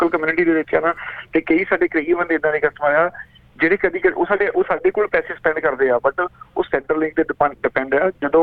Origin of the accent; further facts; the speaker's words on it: Jalandhar, Punjab, India; moved away as an adult; now in Melbourne, Australia; Melbourne ਜੀ, ਮੈਂ ਕਈ ਵਾਰ ਰਹਿੰਦਾ, ਮੇਰੀ ਬੈਕਗ੍ਰਾਉਂਡ ਹੈਗੀ ਹੈ, ਮੈਂ ਜਲੰਧਰ ਤੋਂ ਹਾਂ।